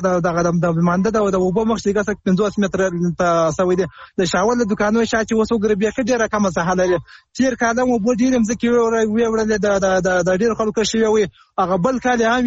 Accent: Helmand, Afghanistan; د هلمند اولاد

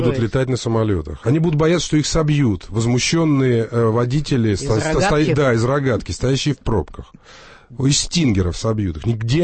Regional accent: Sochi, Krasnodar Krai, Russia; born there; но как уроженец города Сочи, и как человек, не понаслышке знающий, что происходит в Красной Поляне

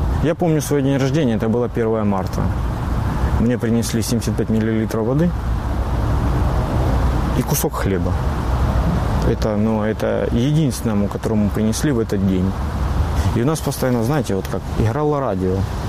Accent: Shchastia, Luhansk Oblast, Ukraine; born there; Я родился в Луганской области, город Счастье. Родители у меня граждане Украины, сейчас проживают на территории Российской Федерации.

